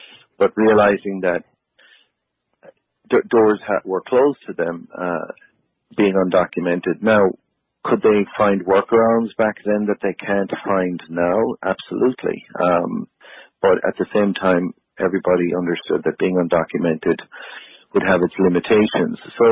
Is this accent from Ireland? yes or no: yes; Ireland; also born or lived in New York; growing up in Ireland.